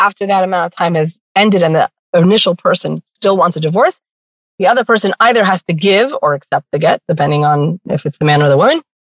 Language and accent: English; Lakewood, New Jersey, United States; also born or lived in Brooklyn; now in Beit Shemesh, Israel; So I moved to Beit Shemesh. I was born and raised in Lakewood, New Jersey. When before Lakewood was Brooklyn, I should say.